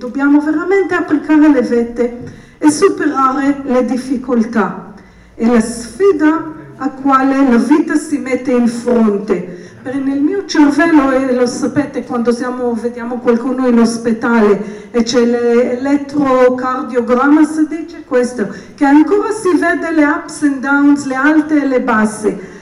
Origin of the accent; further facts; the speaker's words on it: Israel; Italian is a second language; siamo cresciuti tutti noi in Israele